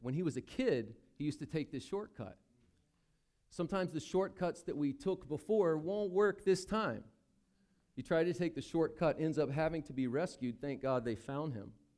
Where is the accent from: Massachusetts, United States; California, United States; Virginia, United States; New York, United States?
Virginia, United States; But for me, a kid growing up in Virginia in the 80s, I thought it was the most amazing thing.